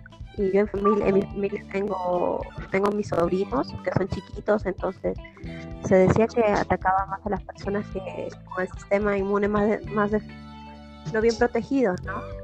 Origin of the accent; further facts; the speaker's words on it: Peru; Soy peruana. Vivo en Chimbote, que es a 8 horas de la capital de Perú, que viene a ser Lima, la capital a 8 horas. Tengo 26 años.